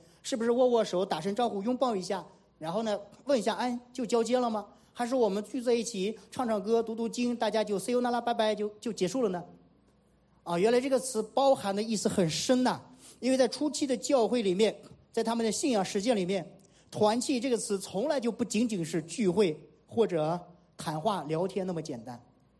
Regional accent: China; 特别是我们中国人啊，华人，我们太了解这个

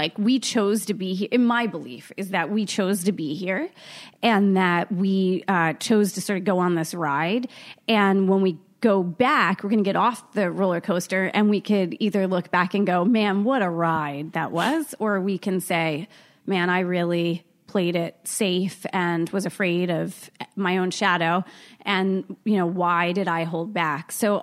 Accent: Baltimore, Maryland, United States; moved away as an adult; now in Boca Raton, United States; I'm a Baltimore girl, you know, born and raised in the Baltimore area.

